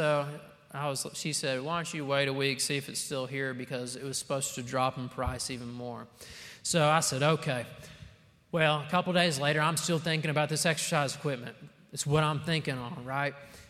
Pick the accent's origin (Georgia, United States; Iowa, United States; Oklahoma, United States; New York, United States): Oklahoma, United States; I moved out here from Oklahoma about 10 years ago